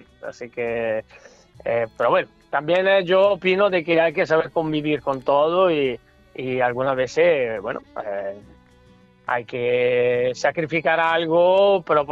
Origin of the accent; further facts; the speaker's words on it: Monza, Lombardy, Italy; yo son 15 años que vivo aquí. Creo que ya conozco el 90%. Conozco casi más gente aquí que en Monza. Yo soy de Monza.